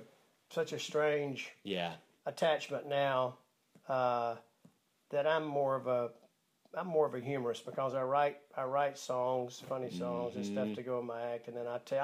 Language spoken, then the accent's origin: English; Florida, United States; now in Nashville, United States; Yeah, near Gainesville.